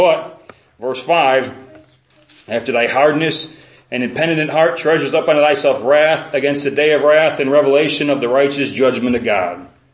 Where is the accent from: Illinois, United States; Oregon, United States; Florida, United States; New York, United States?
Illinois, United States; Chicago; I grew up in Chicago, and as a kid, the word we used was faggot.